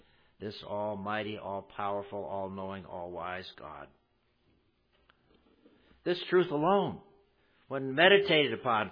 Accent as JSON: {"language": "English", "town": "Rochester", "region": "New York", "country": "United States", "tie": "born or raised there", "said": "I grew up in Rochester, New York"}